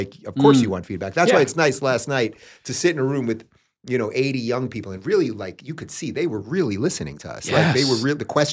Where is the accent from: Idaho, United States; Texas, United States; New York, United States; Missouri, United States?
New York, United States; Long Island; also born or lived in Brooklyn; So I'm from Brooklyn originally. I grew up in Long Island. Lived in New York City most of my life.